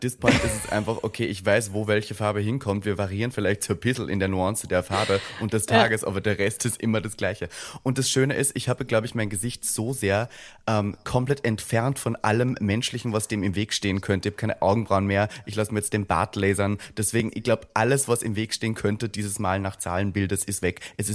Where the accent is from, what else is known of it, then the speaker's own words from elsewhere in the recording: Austria; ich komme aus Österreich und habe gelernt, wir geben uns gern selber unsere Titel.